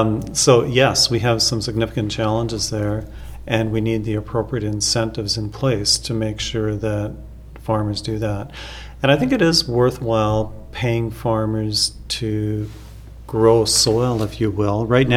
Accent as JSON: {"language": "English", "region": "Ontario", "country": "Canada", "tie": "born or raised there", "said": "I mean, I grew up in Wellington County. I know how people think, and I think I would represent what they want."}